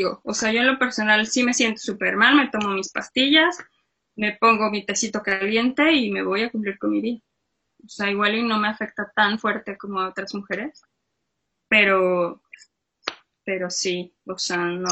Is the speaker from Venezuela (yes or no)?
no; Mexico; born there; nací en México